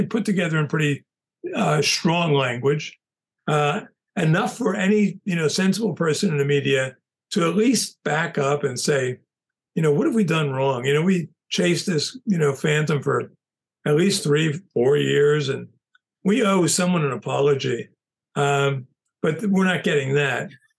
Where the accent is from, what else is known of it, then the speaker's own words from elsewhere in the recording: New Jersey, United States; You know, I grew up in New Jersey, but I commuted to high school in New York City.